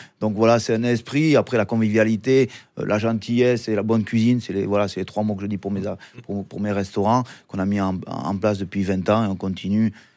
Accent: Nouvelle-Aquitaine, France; Moi, je viens de là-bas, du Pays Basque et du Béarn.

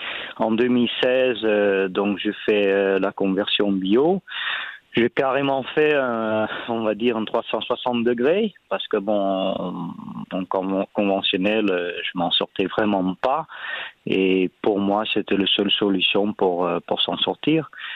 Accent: Netherlands; French is a second language; moved away as an adult; now in France; Et comme chez nous aux Pays-Bas, bon, les terrains sont très chers.

